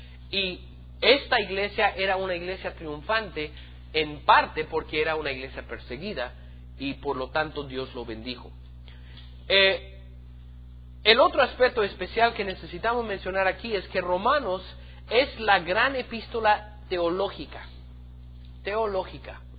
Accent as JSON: {"language": "Spanish", "country": "United States", "second_language": "Spanish", "said": "en mi pueblo, en los Estados Unidos, en mi país, hemos tenido mucha libertad"}